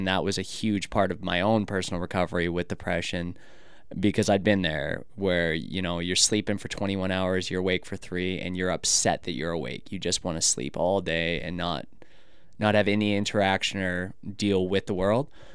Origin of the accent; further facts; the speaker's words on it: Canada; And I'm Canadian, so back in my country.